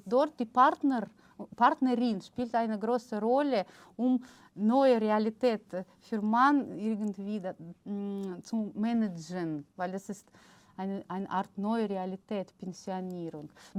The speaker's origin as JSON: {"language": "German", "region": "Siberia", "country": "Russia", "second_language": "German", "said": "Das liegt daran, dass ich aus Sibirien bin. Ich bin geboren in Sibirien. In Russland."}